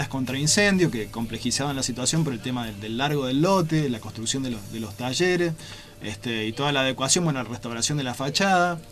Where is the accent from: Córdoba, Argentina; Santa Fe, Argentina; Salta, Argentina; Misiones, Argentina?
Córdoba, Argentina; A mí, la verdad, como cordobés, eso me da vergüenza